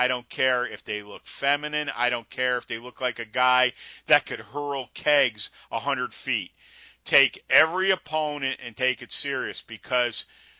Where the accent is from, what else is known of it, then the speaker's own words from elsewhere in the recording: New York, United States; You know, I've always, you know, I'm a New Yorker.